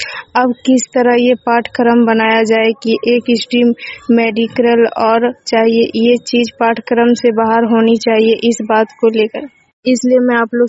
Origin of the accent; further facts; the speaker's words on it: Jamui, Bihar, India; बोल रही हूँ, जमुई की रहने वाली हूँ।